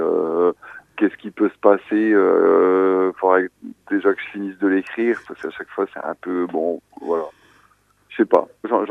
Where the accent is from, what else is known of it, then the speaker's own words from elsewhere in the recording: Hauts-de-France, France; Après, je suis du Nord, hein, donc franchement, je suis entraîné